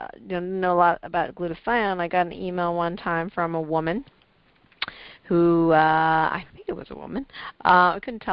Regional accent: Hong Kong; I come from Hong Kong, so for us, lighter skin is supposedly more beautiful in our culture.

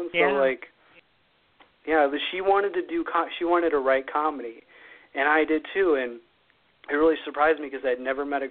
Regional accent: Ohio, United States; I came from Ohio. I'm in Ohio now.

